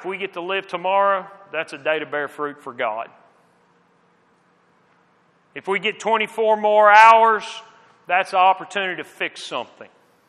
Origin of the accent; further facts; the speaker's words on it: Texas, United States; In where I grew up in West Texas, if you've been around tornadoes at all